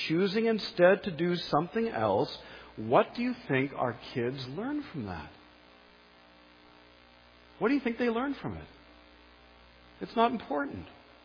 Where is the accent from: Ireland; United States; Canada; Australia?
Canada; This goes against the grain. Even if we are Canadian and somewhat by nature communal.